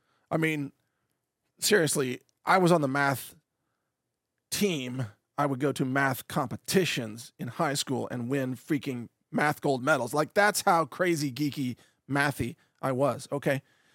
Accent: Midwest, United States; I grew up in the Midwest, and I had scholarships in my own state, and that's where I went to school.

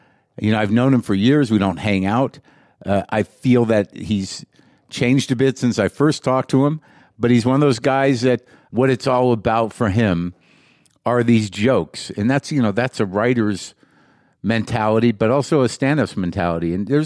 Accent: Albuquerque, New Mexico, United States; I grew up here in Albuquerque, New Mexico.

